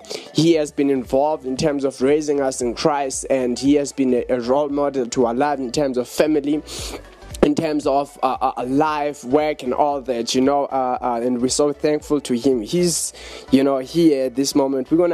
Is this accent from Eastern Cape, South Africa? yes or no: no; Johannesburg, Gauteng, South Africa; We are from Johannesburg, from the south, in South Africa.